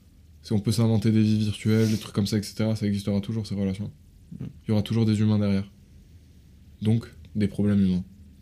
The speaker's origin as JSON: {"language": "French", "country": "France", "tie": "born there", "said": "je suis né en France... dans une famille qui était ni pauvre ni riche"}